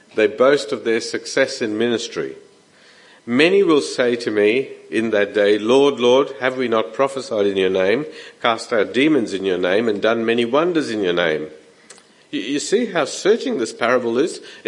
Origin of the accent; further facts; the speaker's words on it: India; I grew up in India, and you were either a Muslim or a Hindu or a Christian.